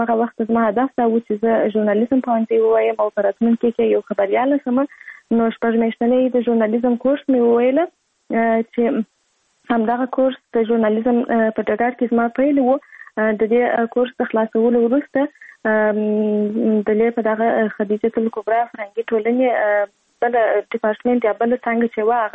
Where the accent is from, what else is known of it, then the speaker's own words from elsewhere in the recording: Kandahar, Afghanistan; born there; زه په کندهار ولایت کې زیږیدلی یم او اوس فی الحال په کندهار ولایت کې اوسېږم.